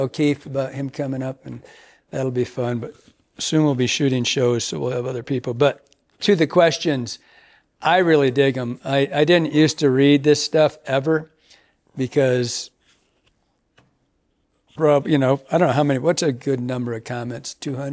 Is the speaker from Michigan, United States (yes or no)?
yes; Michigan, United States; growing up in Michigan with tons of boats, you know, because the rivers were small.